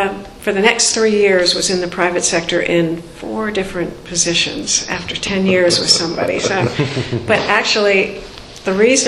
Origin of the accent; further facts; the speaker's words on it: Pacific Northwest, United States; I was 21. I was darn shy. I came from the Pacific Northwest.